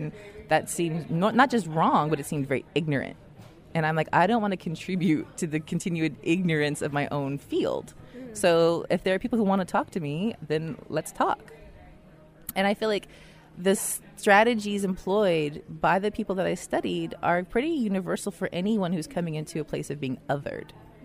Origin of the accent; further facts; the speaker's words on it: Oakland, California, United States; I mean, I'm from Oakland